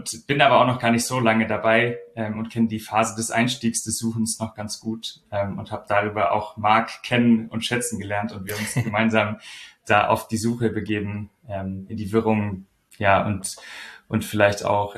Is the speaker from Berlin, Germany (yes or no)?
no; Hamburg, Germany; Ich komme aus Hamburg, bin in Hamburg